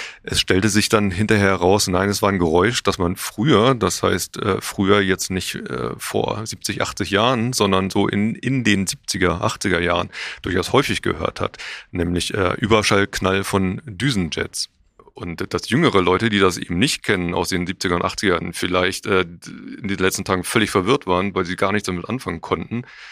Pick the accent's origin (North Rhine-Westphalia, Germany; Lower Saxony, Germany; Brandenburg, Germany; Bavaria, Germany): Lower Saxony, Germany; Ich bin in der Lüneburger Heide aufgewachsen.